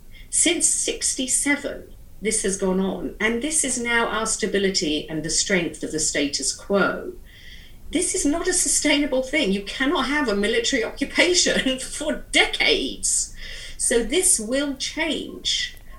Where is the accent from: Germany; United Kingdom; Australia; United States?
United Kingdom; We are British Jews. I'm British and Israeli, but most British Jews are just British Jews, which is fine.